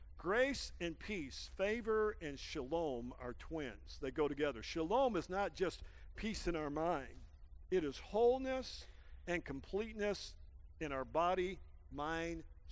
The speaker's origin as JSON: {"language": "English", "region": "Arkansas", "country": "United States", "said": "You know, I'm from Arkansas, and I don't pronounce half of my words correct anyway."}